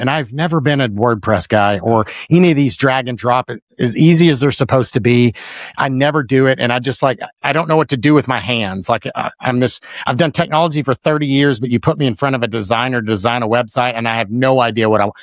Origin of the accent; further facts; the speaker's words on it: Dallas, Texas, United States; And I grew up in Dallas. So there was a bookstore in Dallas, actually it was in Plano.